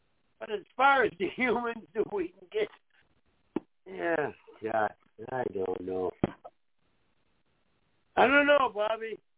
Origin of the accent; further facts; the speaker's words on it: United States; I am an American. I have property, and I'm going to have fun. Because I'm an American citizen.